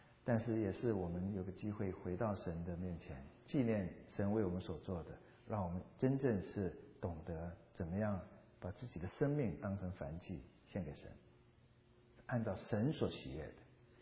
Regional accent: Taiwan; 我们从台湾来的哈

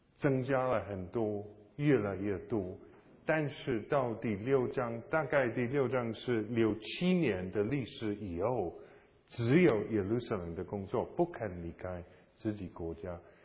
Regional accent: Scotland, United Kingdom; Chinese is a second language; 那当然没有我们苏格兰人

